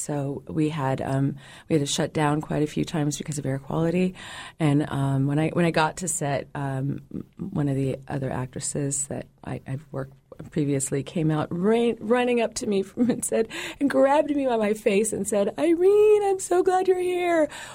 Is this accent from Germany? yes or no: no; Anchorage, Alaska, United States; now in Juneau, United States; even though I'm originally born and raised in Anchorage. But Juneau is, you know, becoming a brand new home for me, and it's Alaska.